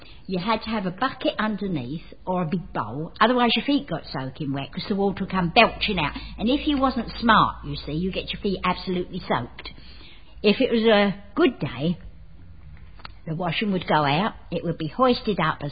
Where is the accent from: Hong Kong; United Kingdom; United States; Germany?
United Kingdom; London; I grew up in the East End of London. I was born in 1924.